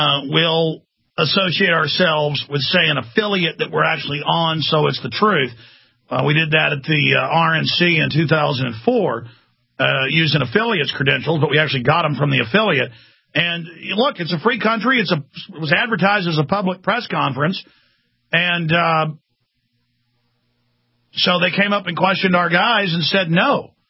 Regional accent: Texas, United States; And I'm just a Texan, and I love my state. I love Austin.

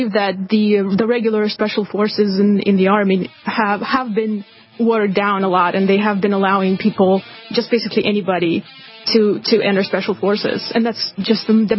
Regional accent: Russia; English is a second language; now in United States; I was like, well, I come from Russia

